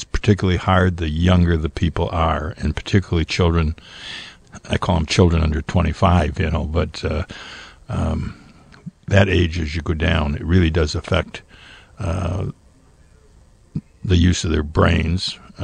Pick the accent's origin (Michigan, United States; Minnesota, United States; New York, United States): Michigan, United States; Allen Park; It's the only place I've lived. I was born in Allen Park.